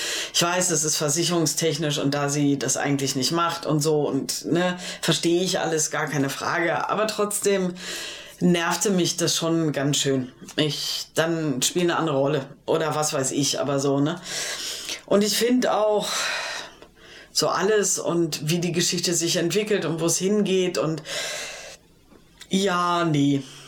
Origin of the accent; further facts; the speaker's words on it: Berlin, Germany; ich als Berlinerin, ich fand irgendwie schön, meine Stadt zu sehen. Ich mag ja mein Berlin hier.